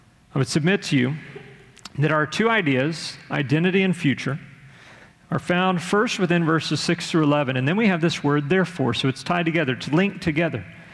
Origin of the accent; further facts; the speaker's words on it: Conroe, Texas, United States; When I was a kid growing up in my hometown of Conroe, Texas, which is just north of Houston